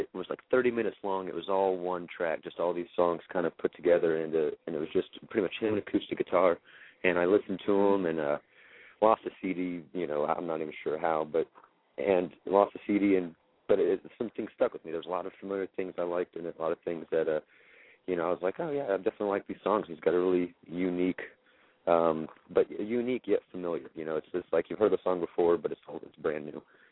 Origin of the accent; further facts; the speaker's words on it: Georgia, United States; I grew up right outside of Atlanta, in just a small suburban area